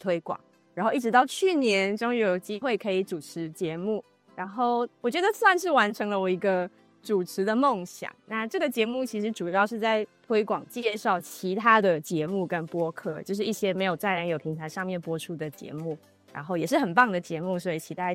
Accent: Malaysia; 那我其实是在马来西亚长大的嘛，然后我们的教会是在马来西亚的第一个有差传事工的教会

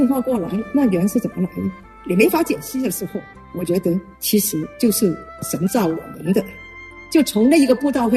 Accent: Guangzhou, Guangdong, China; now in Vancouver, Canada; 我来自中国广州。

